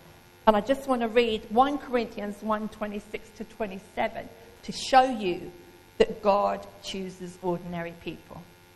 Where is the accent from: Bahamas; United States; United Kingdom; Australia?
United Kingdom; East of England; because we're Suffolk people. Amen? And Robert and Steph, we're from Suffolk.